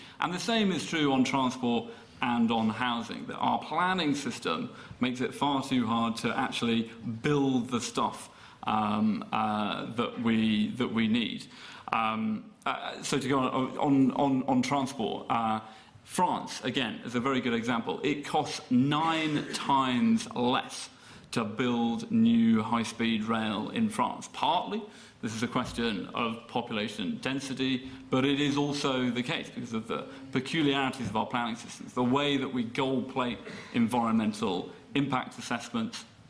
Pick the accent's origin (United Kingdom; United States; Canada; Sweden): United Kingdom; Yorkshire and the Humber; I grew up in West Yorkshire, born and raised there.